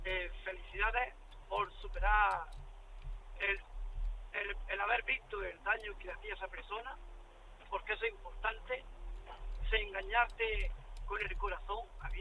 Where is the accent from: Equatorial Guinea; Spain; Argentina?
Spain; Adra, Andalusia; En Adra, correcto. O ese es mi pueblo.